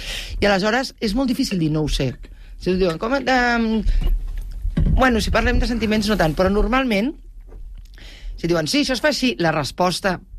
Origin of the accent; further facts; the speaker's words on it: Catalonia, Spain; parlant de què ens va en contra com a catalanes